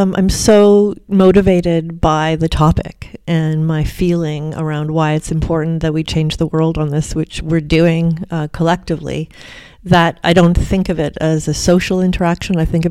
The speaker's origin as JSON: {"language": "English", "town": "Ottawa", "region": "Ontario", "country": "Canada", "tie": "born or raised there", "also_born_or_lived": "England", "said": "And I grew up in England to begin with, but then Ottawa, which is a pretty small town in Canada, even though it's the capital of Canada."}